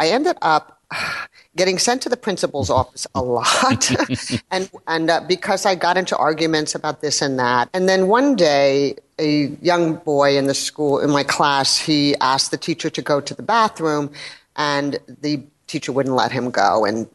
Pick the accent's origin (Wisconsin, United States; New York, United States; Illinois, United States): New York, United States; New York City; So I grew up in New York City, and I was in middle school in the around the early 70s